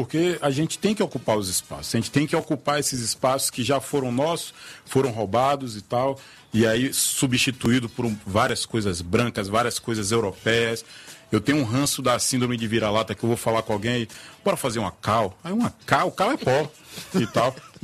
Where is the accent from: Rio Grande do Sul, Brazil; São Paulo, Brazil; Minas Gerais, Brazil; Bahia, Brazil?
Bahia, Brazil; Salvador; É, eu sou nascido e criado na Lapinha, nasci no Nanere